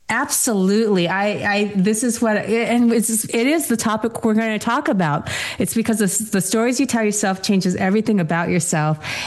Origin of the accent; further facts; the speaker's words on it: Seattle, Washington, United States; also born or lived in South Korea; But so I'm from Washington, but I was born in South Korea, and I was orphaned.